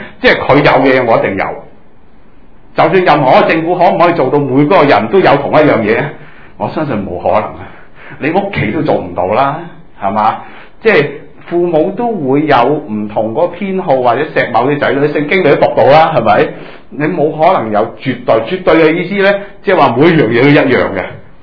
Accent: China; 咁我系黑色头发啦，即系我系中国人啦

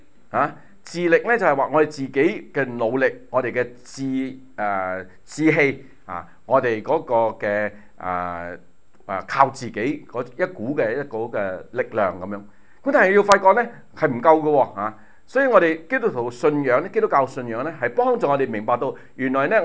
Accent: China; 我哋一個中國人喺一個主要係西人嘅社會裏邊工作。

